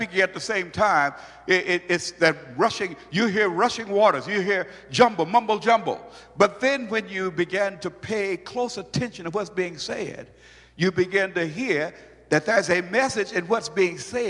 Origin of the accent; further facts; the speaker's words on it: Brooklyn, Illinois, United States; if I came from Brooklyn, Illinois, St. Louis, Missouri area. So if you speak with a St. Louis accent, and … I said, oh Lord, you messing with me now. You took me all the way back to my childhood.